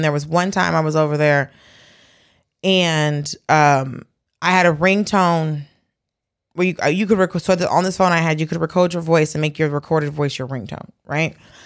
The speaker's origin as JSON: {"language": "English", "town": "Atlanta", "region": "Georgia", "country": "United States", "tie": "born or raised there", "said": "Right, and I grew up in Atlanta, so everybody has, you start driving when you're 13."}